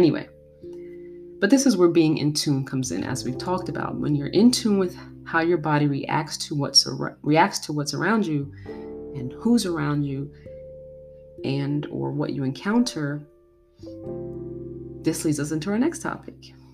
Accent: Brooklyn, New York, United States; When I was growing up in Brooklyn, I would do this.

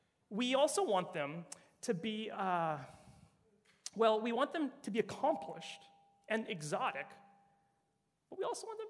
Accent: Brandon, Manitoba, Canada; growing up in Brandon, Manitoba, really close to Winnipeg

